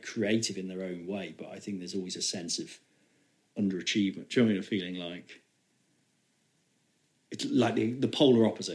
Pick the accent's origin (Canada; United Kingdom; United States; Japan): United Kingdom; Nottingham, East Midlands; But I was from Nottingham, I thought acting was, you know, we sort of spoke like this